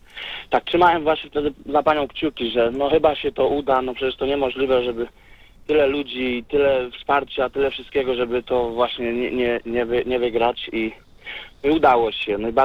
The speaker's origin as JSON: {"language": "Polish", "region": "Lesser Poland", "country": "Poland", "lives_now": "United Kingdom", "said": "Z Polski jestem, ogólnie z Małopolski, z Orawy, tam z samego południa."}